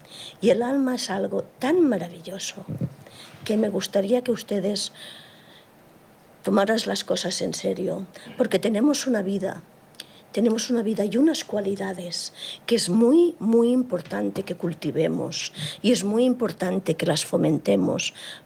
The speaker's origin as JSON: {"language": "Spanish", "region": "Catalonia", "country": "Spain", "tie": "born there", "said": "No me sale, a pesar que nací en Cataluña."}